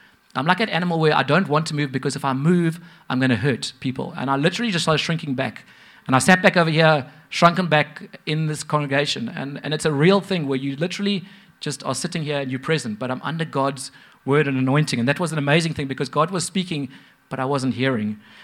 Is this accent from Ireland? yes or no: yes; Ireland; I'm not Scottish. Greg is. I'm Irish. I'm Irish. I sound Irish.